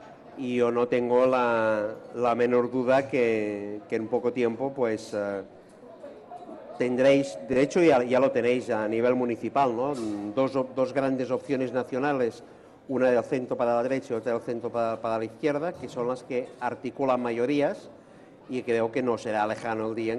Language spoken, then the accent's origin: Spanish; Catalonia, Spain; soy un catalán sin partido pero con país.